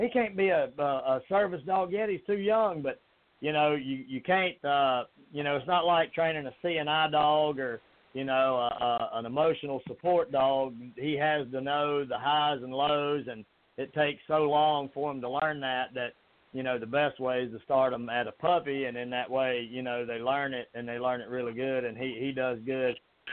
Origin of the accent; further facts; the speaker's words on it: the South, United States; accent: Southern; Well, a lot of people do. That's my southern accent.